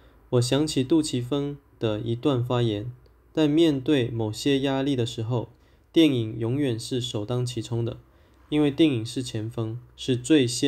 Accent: Beijing, China; 我来自北京。

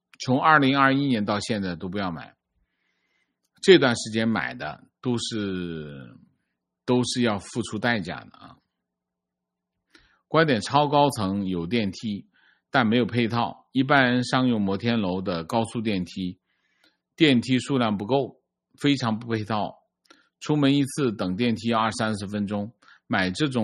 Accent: Shanghai, China; 我是土生土长的上海人。

